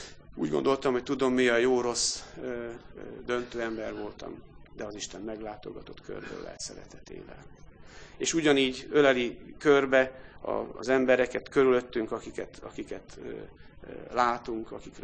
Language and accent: Hungarian; Karcag, Jász-Nagykun-Szolnok, Hungary; én Karcagon születtem itt az Alföld közepén, vastagnyakú kálvinista városban, vastagnyakú kun gyerekként, akik az Istennel nem foglalkoztak, maximum szitták a nevét. Ilyen közegben nőttem föl.